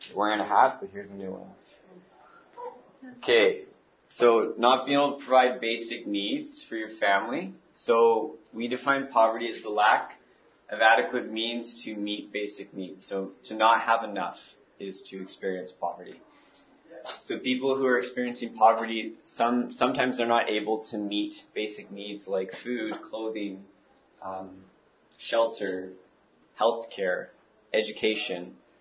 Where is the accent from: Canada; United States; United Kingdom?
Canada; Prince Rupert, British Columbia; I am from Prince Rupert, BC.